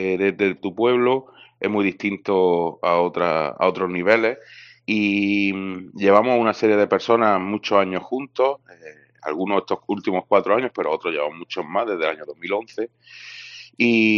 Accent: La Herradura, Andalusia, Spain; siempre había querido trabajar en mi pueblo, y yo creo que, bueno, en 2011 se cumplió ese sueño, y la verdad es que la Herradura sufrió un cambio bastante importante. Éramos un pueblo que estaba abandonado

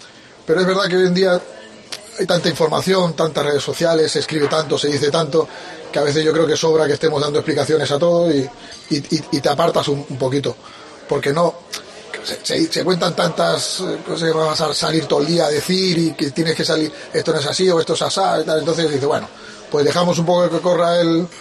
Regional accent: Cádiz, Andalusia, Spain; De Cádiz, Cádiz.

